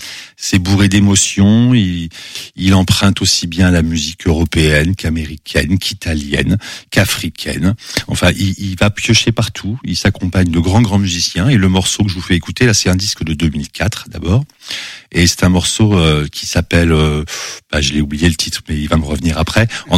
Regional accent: Annecy, Auvergne-Rhône-Alpes, France; born there; Ah, moi je suis né en Haute-Savoie. Je suis né à Annecy.

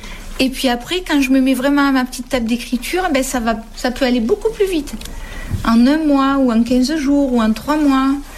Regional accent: Provence-Alpes-Côte d'Azur, France; accent: southern French; now in Aubagne, France; ce n'est pas vraiment l'accent d'Aubagne et Marseille que j'ai. C'est l'accent plutôt de mon village natal, et qui est dans le Vaucluse, entre Cavaillon et Aix-en-Provence, un tout petit village.

